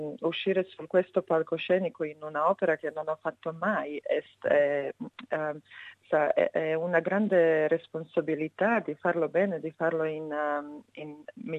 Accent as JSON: {"language": "Italian", "country": "Serbia", "second_language": "Italian", "moved": "yes", "lives_now": "Italy", "said": "E da quel momento io non vivo in Serbia, ma fino al 2001 io ho vissuto in Serbia in un momento abbastanza difficile."}